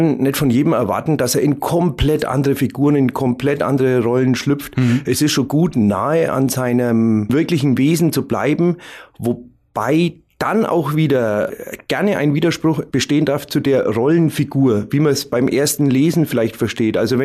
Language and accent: German; Bavaria, Germany; accent: Franconian; wenn dann eine andere Mundart oder Hochsprache kontrastiert mit unserem fränkischen Dialekt, dann kommt er noch knackiger raus.